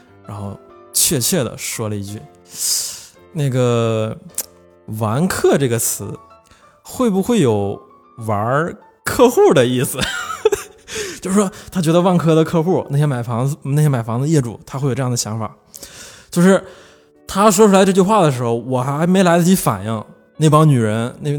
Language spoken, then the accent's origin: Chinese; Northeast China, China; 那我自己作为一个东北人，就是很多东北的 vintage， 我也比较了解嘛